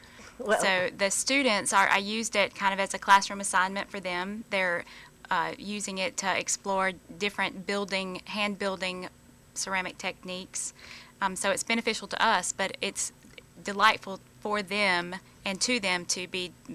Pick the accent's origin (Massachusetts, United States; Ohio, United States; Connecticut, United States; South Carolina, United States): South Carolina, United States; York; now in Greenwood, United States; I'm originally from York, South Carolina. And I have been in Greenwood for 2 years. I'm starting my third year at Lander.